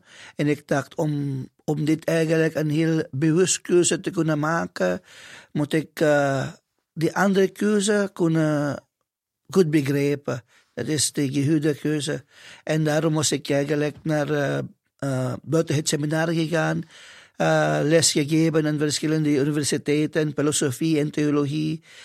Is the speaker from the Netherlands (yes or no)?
no; Philippines; Dutch is a second language; now in Belgium; ik kom uit de Filipijnen. En ik moet zeggen, een land waar het katholieke geloof diep geworteld is in de cultuur.